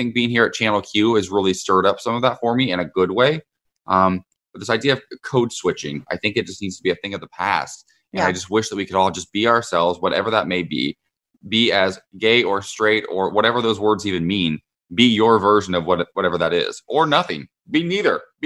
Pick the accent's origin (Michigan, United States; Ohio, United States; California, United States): Ohio, United States; I still feel like I have to act a certain way when I go home to Ohio, to my hometown.